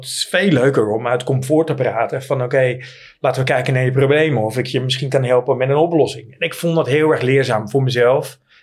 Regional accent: Hilversum, North Holland, Netherlands; born there; Kijk, ik ben geboren in Hilversum.

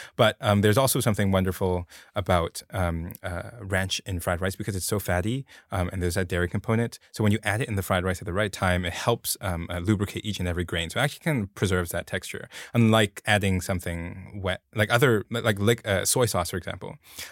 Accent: Hong Kong; I'm a city boy from Hong Kong, yeah.

